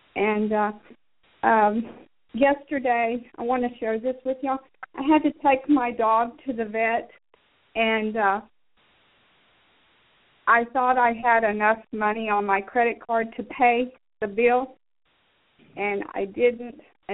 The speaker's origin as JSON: {"language": "English", "region": "Texas", "country": "United States", "said": "I'm from Texas."}